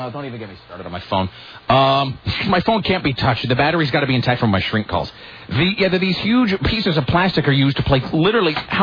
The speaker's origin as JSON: {"language": "English", "country": "United States", "said": "And I'm an American."}